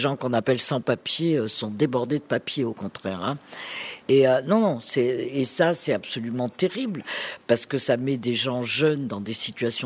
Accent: France; on est français quand même, hein, et on pense à tous nos villages à moitié abandonnés en France.

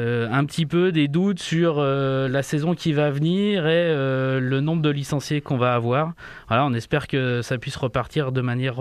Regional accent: Artemare, Auvergne-Rhône-Alpes, France; now in Bourg-en-Bresse, France; je suis un pur produit indinois. Je suis originaire du Bugey, d'Artemare exactement. Je vis sur Bourg-en-Bresse depuis une dizaine d'années.

